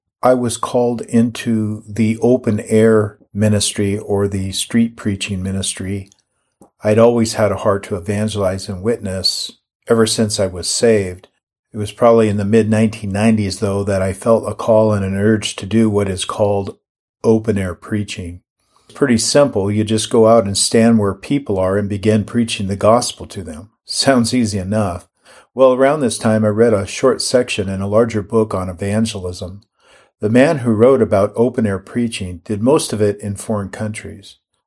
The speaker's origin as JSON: {"language": "English", "region": "Washington", "country": "United States", "tie": "born or raised there", "also_born_or_lived": "California", "moved": "as an adult", "said": "And in 2006, I left my hometown and home area of Washington State in the USA and moved down to California."}